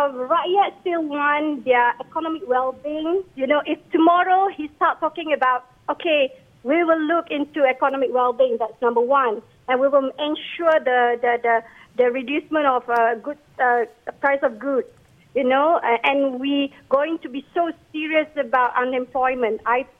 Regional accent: Malaysia; say that that is our best quality as Malaysian

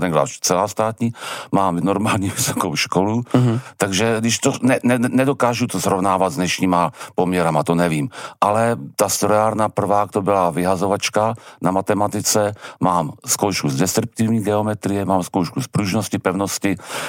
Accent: Telč, Vysočina Region, Czechia; ale já jsem na to hrdý, že jsem z Telče, z toho malého města

